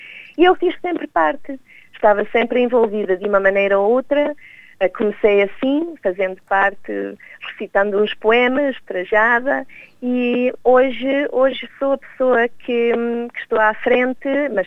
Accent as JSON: {"language": "Portuguese", "town": "Melbourne", "region": "Victoria", "country": "Australia", "tie": "born or raised there", "said": "já há muitos anos atrás, em 1977, com os meus pais, claro, e portanto cresci aqui na Austrália, mas sempre no seio da comunidade portuguesa e sempre ligada à comunidade"}